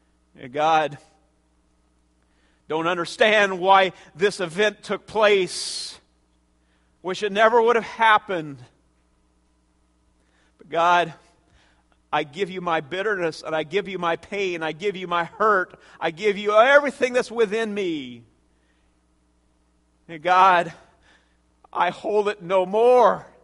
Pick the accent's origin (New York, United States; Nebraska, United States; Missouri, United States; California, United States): Nebraska, United States; Tecumseh; I know a young man back in my hometown of Tecumseh, Nebraska.